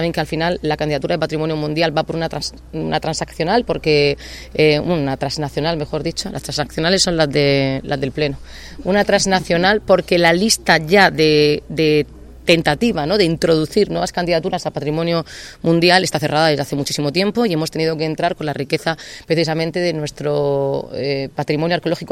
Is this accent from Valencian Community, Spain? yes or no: no; Cartagena, Region of Murcia, Spain; me doy cuenta de que somos muchos los cartageneros y las cartageneras que nos desplazamos para vivir el momento, el fenómeno que está teniendo